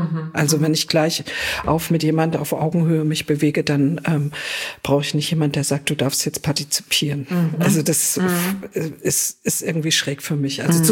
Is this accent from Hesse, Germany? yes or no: yes; Frankfurt, Hesse, Germany; ich bin tatsächlich ein Frankfurter Mädel. Also okay, ein richtig Frankfurter echtes Frankfurter Mädel.